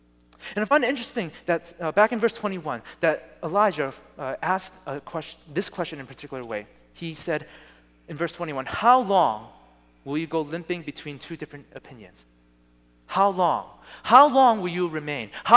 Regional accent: Massachusetts, United States; If it's the Patriots, since I'm from Massachusetts, I obviously am going to root for them.

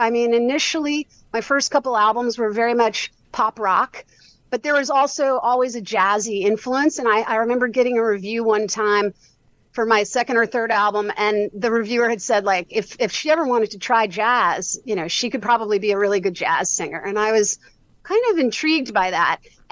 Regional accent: New York City, New York, United States; My mom was a successful Broadway composer lyricist, and I grew up in New York City.

